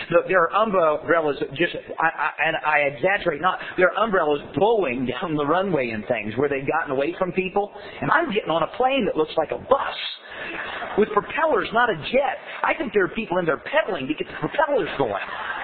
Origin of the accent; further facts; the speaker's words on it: United States; you know, I'm an American.